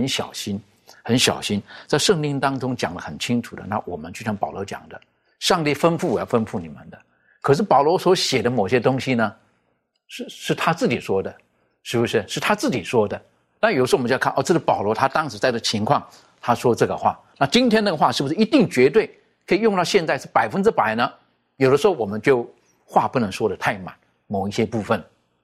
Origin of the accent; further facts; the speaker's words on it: China; 我们中国人就会一个习惯